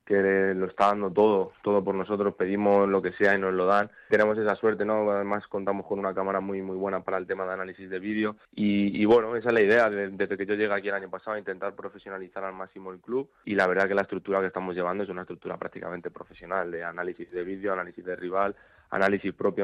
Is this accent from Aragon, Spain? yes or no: no; Valdemoro, Community of Madrid, Spain; defendiendo al club de mi pueblo. Y bueno, y esperemos que sigamos tirando para arriba y que se siga escuchando Valdemoro en el fútbol madrileño.